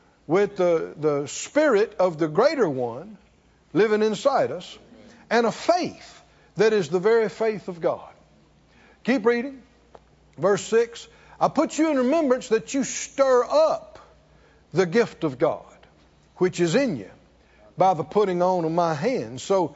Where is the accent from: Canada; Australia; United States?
United States; the South; I'm from the South, okay?